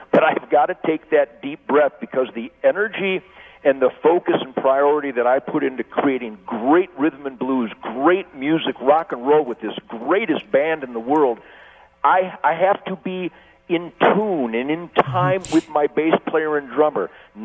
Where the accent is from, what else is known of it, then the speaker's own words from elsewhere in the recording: Detroit, Michigan, United States; born there; I was born in Detroit in 1948, and I was there in the heat and the fire of the 67 riots